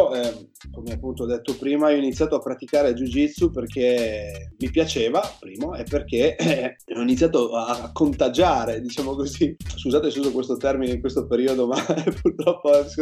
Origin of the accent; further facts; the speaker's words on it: Friuli-Venezia Giulia, Italy; Io sono di Civita del Friuli, in realtà mi sono spostato nella grande città di Udine